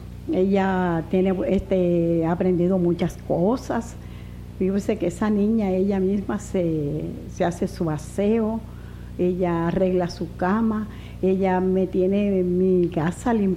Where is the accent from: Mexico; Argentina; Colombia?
Colombia; Sabanalarga, Atlántico; yo me encontré con una amiga que es de Sabana Larga, yo soy de Sabana Larga